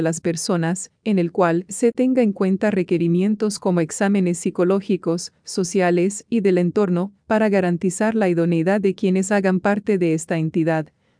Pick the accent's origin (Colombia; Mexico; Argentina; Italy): Colombia; Como muchos colombianos, me sumo a las voces de rechazo